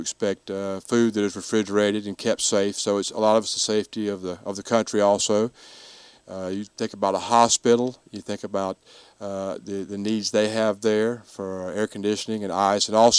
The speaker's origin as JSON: {"language": "English", "town": "Franklin", "region": "North Carolina", "country": "United States", "lives_now": "Greenwood, United States", "said": "I am from Franklin, North Carolina, and I still maintain a home up there and try to get up there as often as I can. But most of the time, I'm right here in Greenwood"}